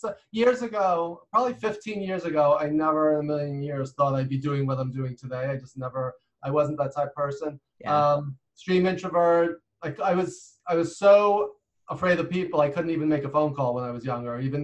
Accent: New York, United States; people never assume I'm an introvert because I'm from New York. I talk loud, I talk fast

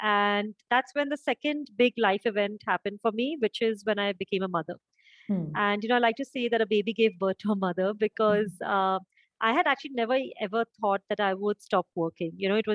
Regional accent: Mumbai, Maharashtra, India; I've been born and brought up in Bombay, did my schooling there. And then for my college, I went to the Wharton Business School in Philadelphia

